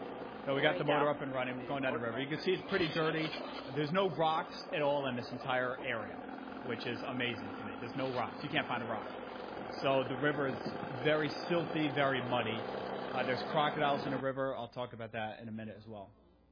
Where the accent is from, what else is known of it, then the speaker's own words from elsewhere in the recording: New Jersey, United States; We're from New Jersey. That's our home state. Melissa and I both grew up there